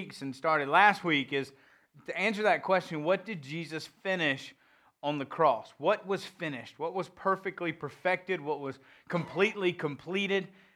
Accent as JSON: {"language": "English", "region": "the South", "country": "United States", "accent": "southern", "said": "There's my southern accent ruining me from speaking good Hebrew."}